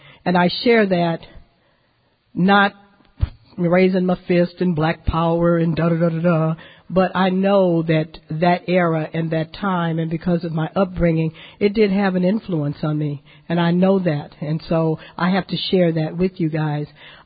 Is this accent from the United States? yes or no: yes; Corpus Christi, Texas, United States; I am a native Texan. I'm born and raised in Corpus Christi.